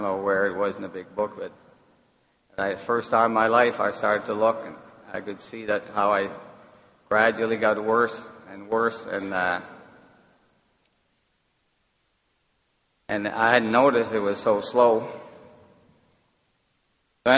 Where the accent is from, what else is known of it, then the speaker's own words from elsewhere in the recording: Canada; now in Pennsylvania, United States; I'm from Canada, in Pennsylvania.